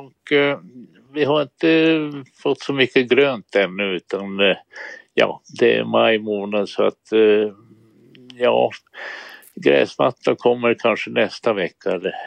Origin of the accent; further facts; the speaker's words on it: Karelia, Finland; now in Sweden; jag, min mor och min faster, vi är från Karelen i Finland och numera på ryska sidan.